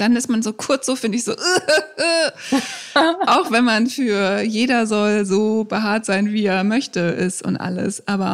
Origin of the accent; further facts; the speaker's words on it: Borkum, Lower Saxony, Germany; wir waren ja auch da früher in meiner Heimat auf Borkum.